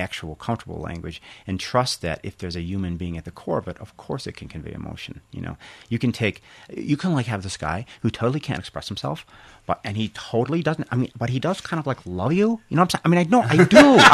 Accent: Chicago, Illinois, United States; Well, the thing that I noticed growing up in Chicago, people in our neighborhood weren't, I would say they weren't traditionally eloquent, but they were very passionate.

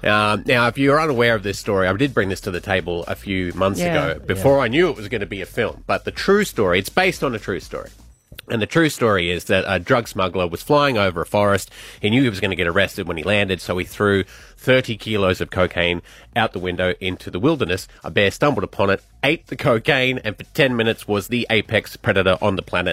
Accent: Scotland, United Kingdom; Well, I'm Scottish. It's different.

